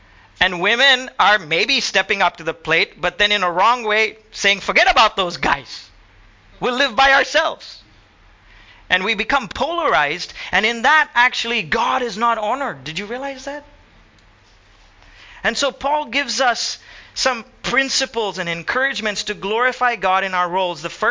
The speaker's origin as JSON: {"language": "English", "region": "Goa", "country": "India", "said": "We love being Goan, we love being Indian."}